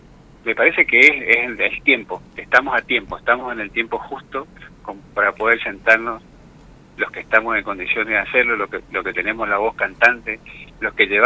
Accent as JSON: {"language": "Spanish", "town": "Paso de los Libres", "region": "Corrientes", "country": "Argentina", "tie": "born or raised there", "said": "Yo soy oriundo de Paso de los Libres."}